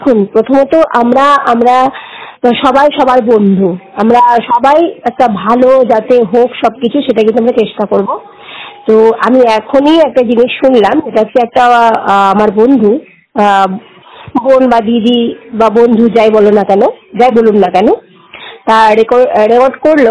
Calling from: West Bengal, India; বর্তমানে পশ্চিমবঙ্গ বীরভূম থেকে

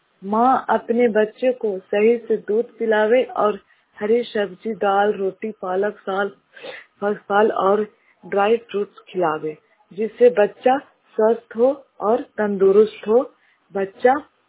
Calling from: Abnama, Bihar, India; मेरा गांव अबनामा, पंचायत मोहनचक, प्रखंड इस्लामपुर से बोल रही हूँ।

